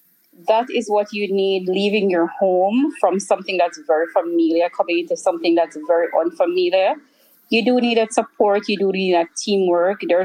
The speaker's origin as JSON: {"language": "English", "country": "Jamaica", "lives_now": "United States", "said": "I am from Jamaica. I have been living in the U.S."}